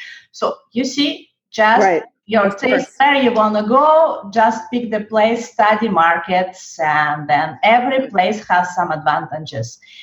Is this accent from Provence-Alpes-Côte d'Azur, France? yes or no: no; Paris, Île-de-France, France; English is a second language; now in Barcelona, Spain; when I've said this, that I'm from Paris. When I have said them that now I live in Barcelona